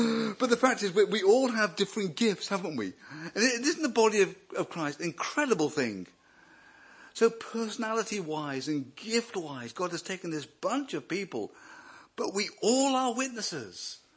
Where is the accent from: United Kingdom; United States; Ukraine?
United Kingdom; Wales; I'm the Welsh, I'm the Welsh. But a proud Brit